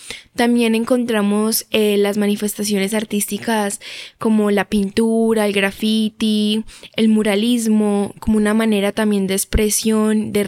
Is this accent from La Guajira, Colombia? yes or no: no; Medellín, Antioquia, Colombia; soy estudiante de comunicación social, vivo desde que nací en la Comuna 13 de Medellín, específicamente en el barrio 20 de Julio.